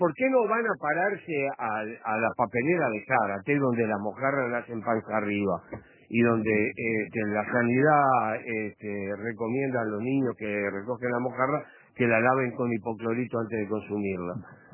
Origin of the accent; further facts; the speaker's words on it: Uruguay; nosotros sintamos que los uruguayos somos uruguayos